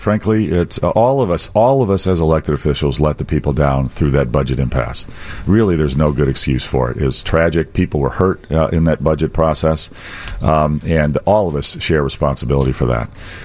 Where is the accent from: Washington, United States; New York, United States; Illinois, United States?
Illinois, United States; Chicago; born there; I come from a farm family, but I was born in Chicago. I love the city of Chicago. I lived on the north side when I was young